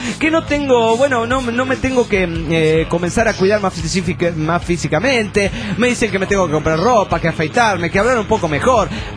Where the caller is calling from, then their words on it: Oaxaca, Mexico; de Oaxaca, México.